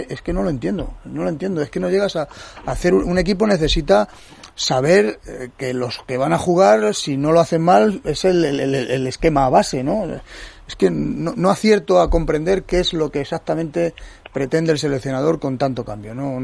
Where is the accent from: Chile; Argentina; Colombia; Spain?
Spain; porque soy español